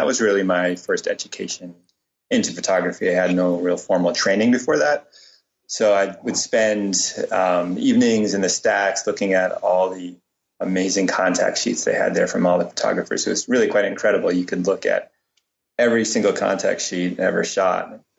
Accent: Cambridge, Massachusetts, United States; And I grew up in Cambridge, Mass.

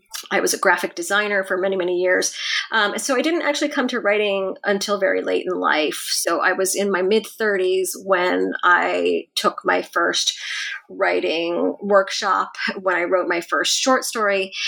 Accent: Buffalo, New York, United States; also born or lived in Hong Kong / California; Well, I was born in Buffalo, New York, and I spent most of my childhood there, although I did live 3 years in Hong Kong during my middle school years. And I went to college out in California.

